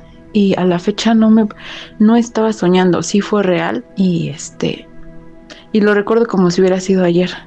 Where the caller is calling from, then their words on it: State of Mexico, Mexico; soy del Estado de México.